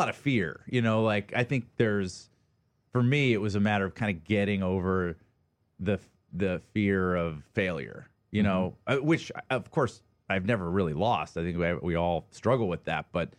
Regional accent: Atlanta, Georgia, United States; I grew up in Atlanta, Georgia.

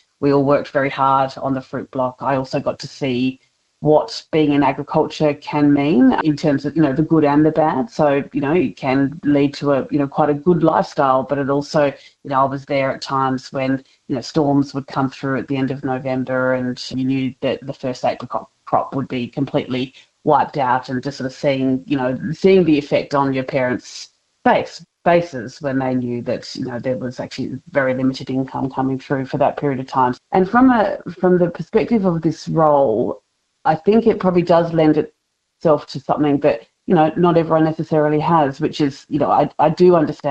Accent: Renmark, South Australia, Australia; me growing up in Renmark and what that's brought to me for this role.

